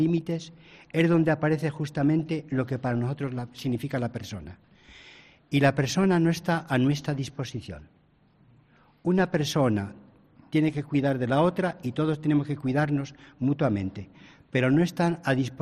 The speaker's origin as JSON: {"language": "Spanish", "town": "Ávila", "region": "Castile and León", "country": "Spain", "said": "Yo soy de Ávila, como ustedes saben."}